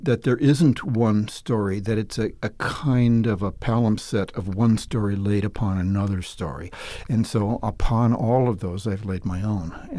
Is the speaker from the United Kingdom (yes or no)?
no; Cleveland, Ohio, United States; And I was raised in Cleveland, which is called the Forest City.